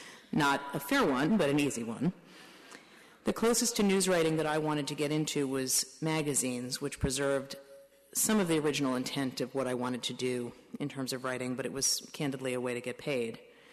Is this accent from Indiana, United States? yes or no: no; New York City, New York, United States; Now, I was born and raised in New York